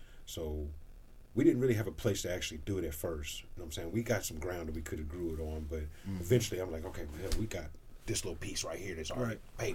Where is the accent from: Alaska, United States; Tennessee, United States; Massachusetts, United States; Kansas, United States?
Kansas, United States; Topeka; All right, well, we're from Topeka.